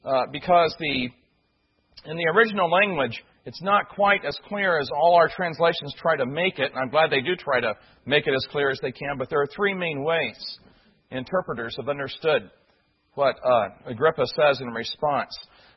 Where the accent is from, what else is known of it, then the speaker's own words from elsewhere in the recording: Midwest, United States; As I was growing up in the Baptist circles I grew up in the Midwest, there was an old gospel song we used to sing